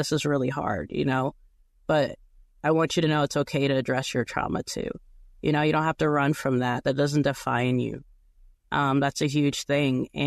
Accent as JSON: {"language": "English", "region": "New Jersey", "country": "United States", "said": "I'm from New Jersey. We're just very expressive with our words, you know, it's just culture here. And that's just how we talk."}